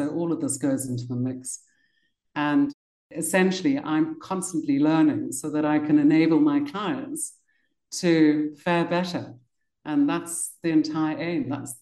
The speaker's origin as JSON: {"language": "English", "town": "Cape Town", "region": "Western Cape", "country": "South Africa", "tie": "born or raised there", "also_born_or_lived": "London", "said": "My parents are from the UK, and I was born in Cape Town. And I got to grow up in this magical continent."}